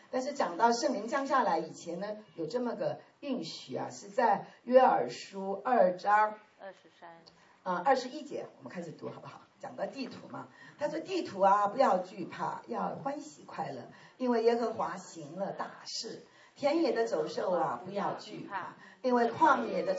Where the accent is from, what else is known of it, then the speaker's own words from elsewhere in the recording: China; 就好像我们中国人过年一样。哦，我们中国人吃1个月啊